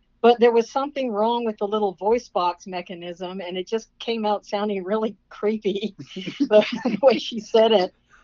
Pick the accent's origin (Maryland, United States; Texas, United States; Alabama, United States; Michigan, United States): Maryland, United States; because I grew up in Maryland and it was usually starting to get cold by then.